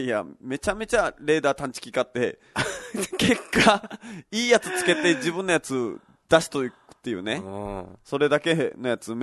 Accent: Kagoshima, Japan; いや、僕まあもともと鹿児島出身で、うん、超田舎出身なんですよ、

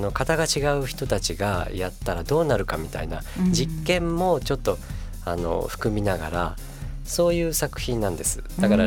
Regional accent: Okinawa, Japan; 私は沖縄の出身なの で、スタッフも沖縄から引っ越し公演をした時に

